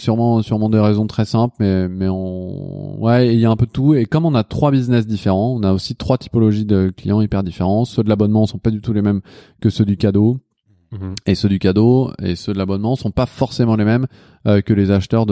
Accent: Lyon, Auvergne-Rhône-Alpes, France; Parce que moi, je viens de Lyon.

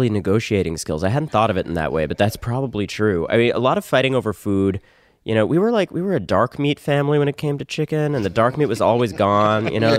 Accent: Connecticut, United States; also born or lived in New York; I was born in New York, and then I spent my teens in Connecticut.

